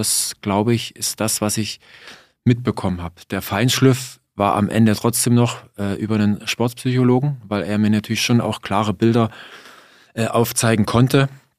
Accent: Saxony, Germany; Ich komme ja aus dem Osten

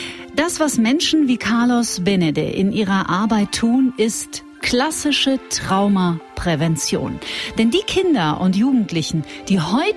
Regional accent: North Rhine-Westphalia, Germany; ich komme aus Nordrhein-Westfalen

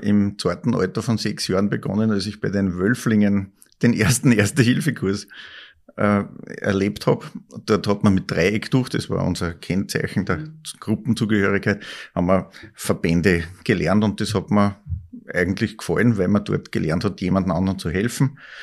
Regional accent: Linz, Upper Austria, Austria; beim Roten Kreuz in Linz Stadt als gebürtiger Linzer begonnen habe mit der Sanitäterausbildung

